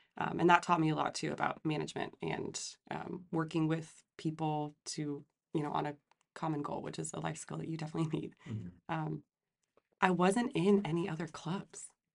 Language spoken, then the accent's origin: English; Florida, United States; I'm from Florida, so it's part of our curriculum.